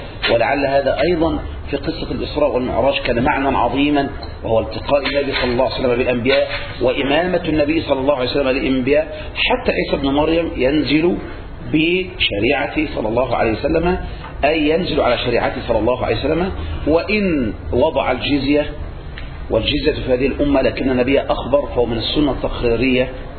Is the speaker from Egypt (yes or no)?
yes; Egypt; إحنا عندنا في مصر الآن دعوة جماهيرية ودعوة علمية